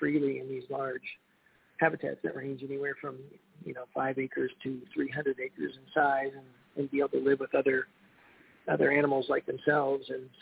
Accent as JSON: {"language": "English", "town": "Boulder", "region": "Colorado", "country": "United States", "tie": "born or raised there", "said": "And built a facility on the farm that I grew up on outside of Boulder, Colorado"}